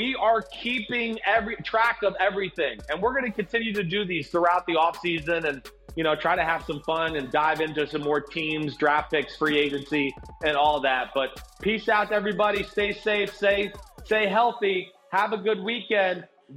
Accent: New Jersey, United States; I'm a blonde from New Jersey.

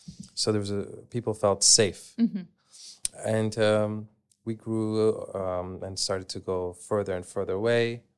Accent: Canada; I grew up in Canada, and growing up, I would go camping with my family.

